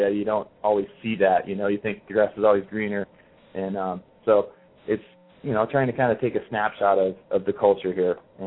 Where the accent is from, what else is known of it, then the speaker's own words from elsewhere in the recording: California, United States; I mean, I grew up in San Francisco Bay Area, California, and moving here, and seeing a completely different culture.